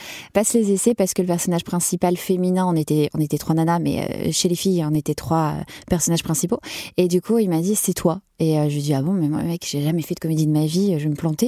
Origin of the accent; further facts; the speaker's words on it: Lille, Hauts-de-France, France; accent: Ch'ti; Je venais de Lille, donc de ma province, avec mon petit accent ch'ti au départ.